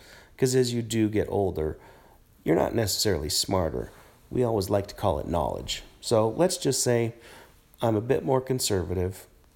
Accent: Lake Oswego, Oregon, United States; I grew up in Lake Oswego, born in 1969.

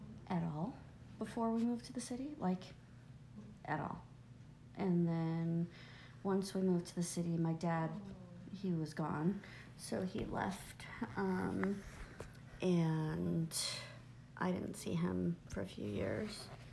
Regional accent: Chicago, Illinois, United States; I grew up in Chicago. What was it like? Well, I guess I didn't grow up always in Chicago. Until I was six, we were in the suburbs.

